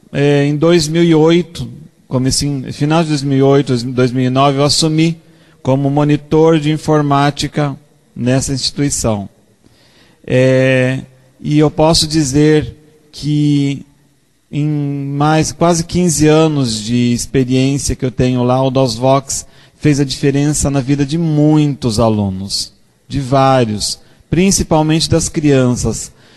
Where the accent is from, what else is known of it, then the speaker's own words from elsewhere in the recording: Santa Bárbara d'Oeste, São Paulo, Brazil; sou de Santa Bárbara do Oeste, São Paulo.